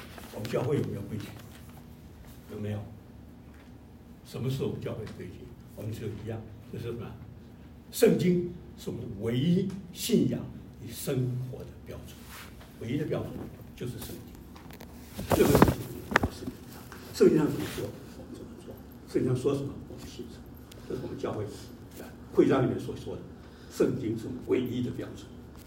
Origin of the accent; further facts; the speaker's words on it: China; 我们都知道，大家都知道，我们中国人讲嘛，家丑不可外扬